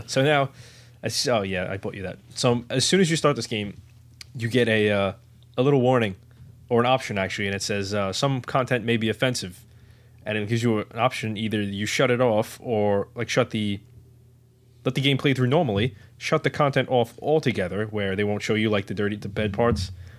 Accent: New York, United States; So you start in New York, and fantastic, we're from New York.

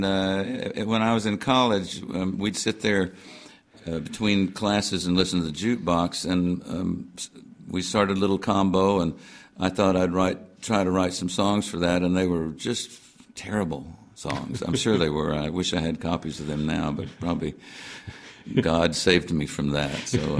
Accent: Memphis, Tennessee, United States; And about when I was old enough to know what was going on … exploded. … those guys, the … was the fourth member. And right under my nose in my hometown

